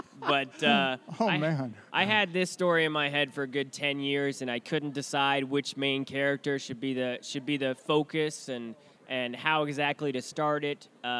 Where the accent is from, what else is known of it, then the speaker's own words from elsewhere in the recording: Council Bluffs, Iowa, United States; also born or lived in Omaha, Nebraska; You know, I grew up here in Council Bluffs and then in Omaha, and so I love supporting the local cons as much as I can.